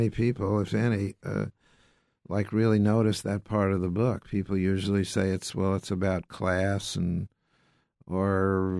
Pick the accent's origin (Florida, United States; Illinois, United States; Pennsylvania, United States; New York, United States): New York, United States; Long Island; I grew up in Gatsby country. I grew up on Long Island when I was a boy.